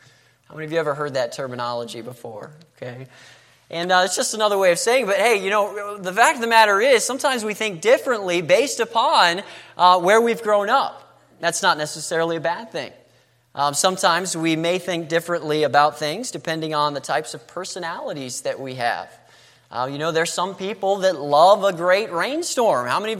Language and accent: English; Florida, United States; I was raised in Florida. But, you know, I've got some family that is just very Southern, if I could say it that way.